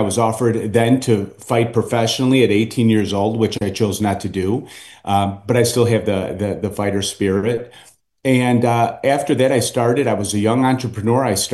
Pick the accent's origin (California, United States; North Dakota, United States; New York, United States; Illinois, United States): Illinois, United States; Cicero; So essentially, I grew up in Cicero, Illinois, which is a very difficult place to grow up.